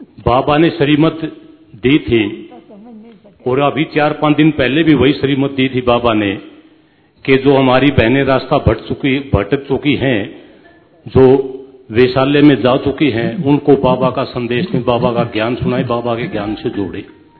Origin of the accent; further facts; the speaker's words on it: Rohtak, Haryana, India; मैं हरियाणा से हूं सर, रोहतक से। एक्सरुस्मैन हूं, फौजी हूं मैं।